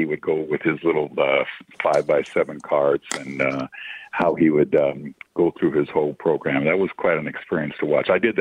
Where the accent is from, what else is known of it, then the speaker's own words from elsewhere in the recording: Los Angeles, California, United States; Well, I grew up here in Los Angeles. I went to school here at Dorsey High School, where Keyshawn Johnson went to school, and then I went to UCLA.